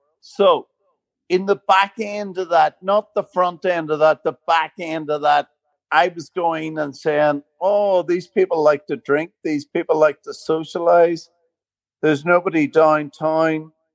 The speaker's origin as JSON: {"language": "English", "region": "Northern Ireland", "country": "United Kingdom", "accent": "Northern Irish", "said": "Look at my accent. I mean, you know what? The Northern Ireland accent, I've seen it on the thing, is the sexiest accent in the world."}